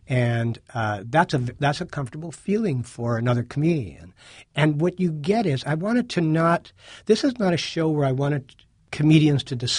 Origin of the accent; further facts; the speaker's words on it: Canada; as a Canadian, I should know this